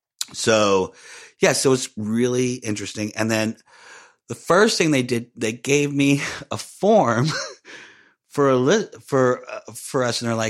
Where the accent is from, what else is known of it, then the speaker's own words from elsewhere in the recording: Florida, United States; Because that's my home state, Florida.